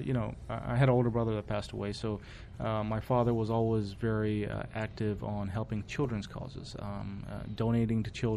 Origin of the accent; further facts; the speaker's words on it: Maryland, United States; also born or lived in Pearl Harbor, Hawaii; I grew up in Maryland my entire life, except for when I was in the military from 1995 to 2001. I was stationed in Pearl Harbor, Hawaii, and did three tours overseas while I was there.